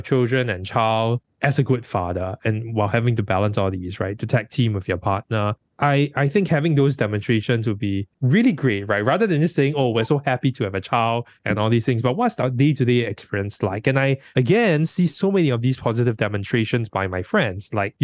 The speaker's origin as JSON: {"language": "English", "country": "Singapore", "said": "as a Singaporean male, the amount of resentment you have with the system."}